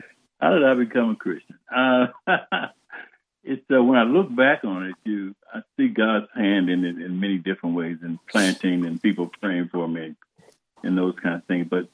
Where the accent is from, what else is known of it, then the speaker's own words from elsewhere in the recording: Youngstown, Ohio, United States; also born or lived in Alabama; I grew up in Youngstown, Ohio. I was born in Alabama, and my parents migrated to Youngstown, Ohio. And my father was a steel worker, and I grew up there in Youngstown, Ohio, until the time I entered the service.